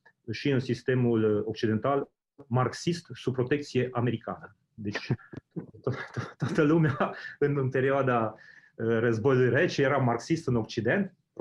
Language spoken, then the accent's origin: Romanian; Transylvania, Romania; accent: Transylvanian; Deci eu sunt originar din Transilvania, din Transilvania. Okay. Și cred că accentul meu e mai mult ardelenesc decât...